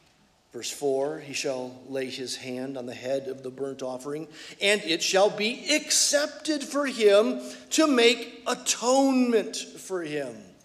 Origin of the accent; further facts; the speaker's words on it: Detroit, Michigan, United States; he's from Arkansas and I'm from Detroit.